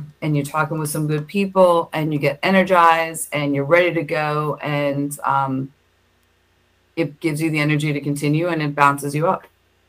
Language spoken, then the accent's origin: English; New York, United States; being a New Yorker, we graduated at 6.